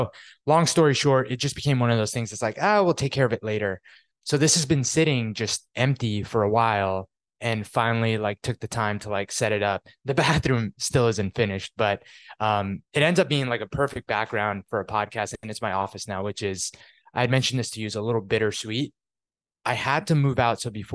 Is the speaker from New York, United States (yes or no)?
yes; New York, United States; Like I'm originally from New York.